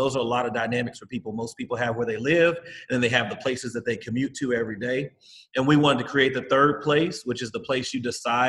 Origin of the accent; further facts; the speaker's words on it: Oklahoma City, Oklahoma, United States; So I grew up in Oklahoma City, went to college at OSU, moved away for 10 years or so, like a lot of people that I know did. And then in 2010, decided to move back to Oklahoma City.